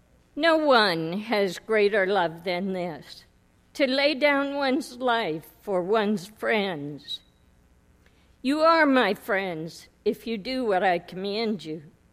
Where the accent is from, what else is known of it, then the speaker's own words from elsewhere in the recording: Jamestown, Pennsylvania, United States; We grew up as neighbors in Jamestown, PA.